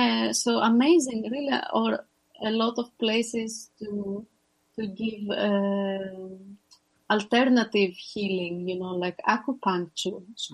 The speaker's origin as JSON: {"language": "English", "country": "Greece", "second_language": "English", "said": "I come from Greece."}